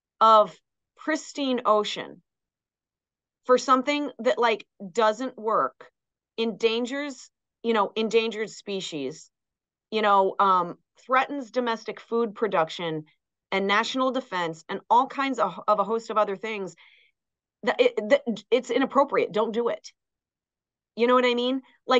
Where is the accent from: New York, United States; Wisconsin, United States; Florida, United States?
New York, United States; I'm originally from Long Island.